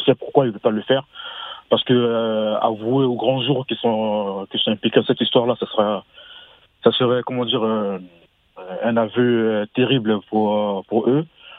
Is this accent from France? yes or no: no; Côte d’Ivoire; moi, je suis ivoirien.